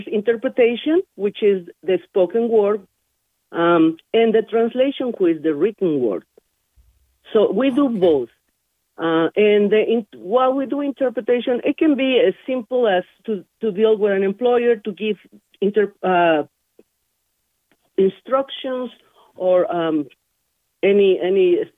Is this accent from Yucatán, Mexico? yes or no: no; Mexico City, Mexico; now in Reno, United States; I'm originally from Mexico City. Living in this country for almost 40 years already.